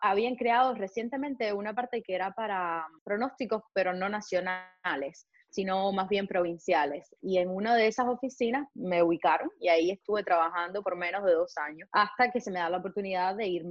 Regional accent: Cuba; soy nacida en Cuba y criada también. Estudié, de hecho, meteorología en Cuba. Soy nacida de padres que son educadores.

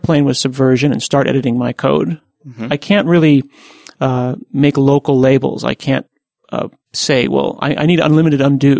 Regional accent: Portland, Oregon, United States; I'm sitting here in Portland, Oregon, my hometown, at Planet Argon, a Ruby on Rails shop downtown Portland.

